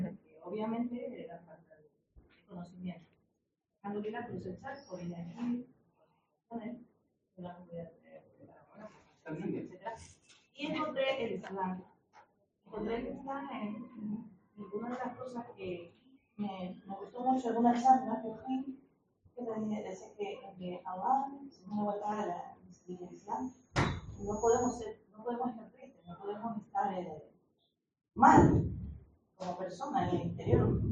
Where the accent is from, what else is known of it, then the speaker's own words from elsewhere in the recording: Ecuador; now in Spain; Yo vengo de Ecuador y tengo una familia de adultos. Y por ende, entonces, eso aprendí aquí en España